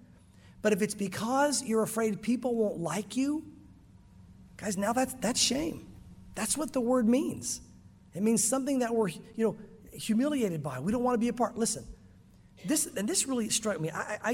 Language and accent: English; the South, United States; Because you guys are from the South, and so am I. And growing up in the South, you went to church every Sunday.